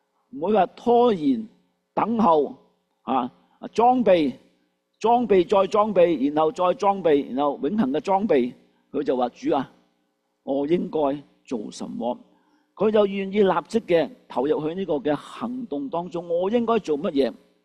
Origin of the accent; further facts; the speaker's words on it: China; 即係我諗類似我哋中國人講話